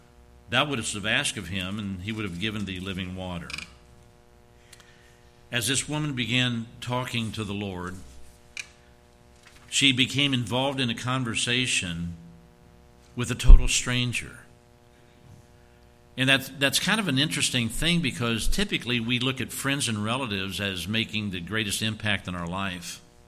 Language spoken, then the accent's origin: English; Indiana, United States; We were living down in Jacksonville, Florida area. And we're from Indiana, and I didn't want to come back to Indiana.